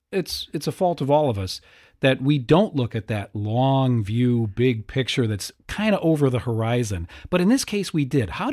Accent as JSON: {"language": "English", "town": "Rock Island", "region": "Illinois", "country": "United States", "tie": "born or raised there", "said": "And I grew up in Rock Island when we had the great John Phillips as a city manager for many years."}